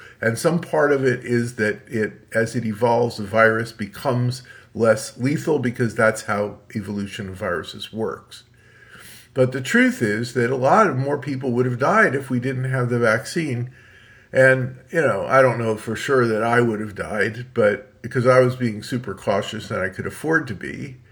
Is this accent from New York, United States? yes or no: yes; New York City, New York, United States; Not here. I grew up in New York City. But this is where we always went on vacation, where we went on summer holiday.